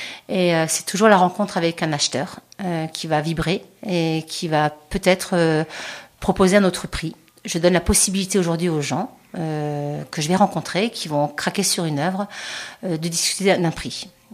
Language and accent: French; Strasbourg, Grand Est, France; j'ai ouvert mon premier atelier à Strasbourg puisque je suis strasbourgeoise.